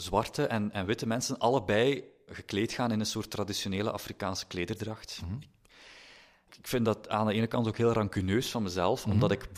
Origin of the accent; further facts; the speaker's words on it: Belgium; En ik voelde mij als Belg een beetje oncomfortabel.